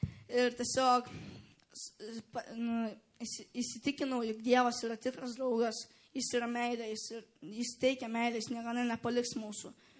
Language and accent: Lithuanian; Radviliškis, Šiauliai County, Lithuania; esu iš Radviliškio.